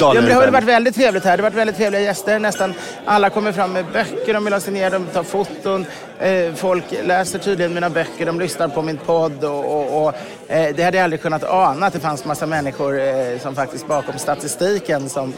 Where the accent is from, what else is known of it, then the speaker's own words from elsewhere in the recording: England, United Kingdom; Jag har också alltid mjölk i mitt te sen som engelsman.